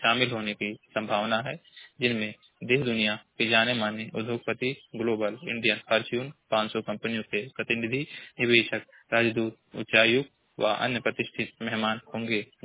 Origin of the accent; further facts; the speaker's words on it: Maharajganj, Uttar Pradesh, India; मैं जिला महाराजगंज के निवासी हूँ।